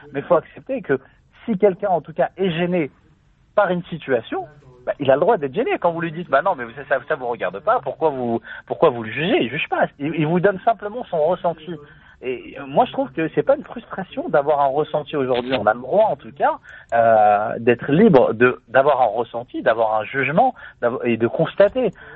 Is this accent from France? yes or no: yes; France; born there; Je suis né en France, je sais pas lire l'arabe.